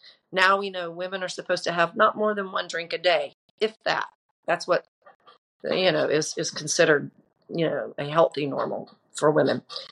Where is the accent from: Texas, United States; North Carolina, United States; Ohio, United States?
North Carolina, United States; Charlotte; I am looking forward to a big birthday in August. I'm going to be 60 years old. I grew up in Charlotte, North Carolina, and I was an only child.